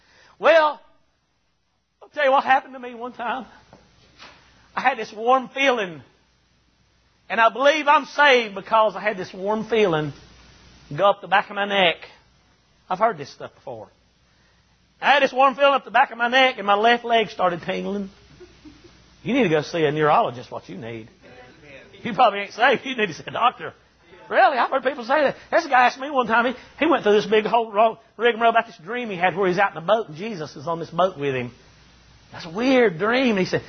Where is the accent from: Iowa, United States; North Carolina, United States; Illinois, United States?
North Carolina, United States; I come from the Bible Belt up there in North Carolina. There was preachers everywhere up there.